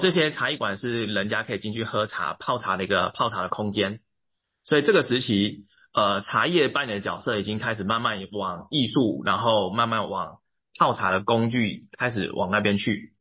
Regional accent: Nantou County, Taiwan; 没错没错。

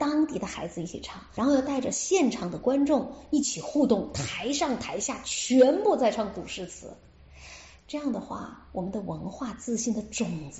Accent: Guizhou, China; 因为我从小7岁开始唱歌，我唱我家乡贵州的歌，我这一辈子都没有忘。

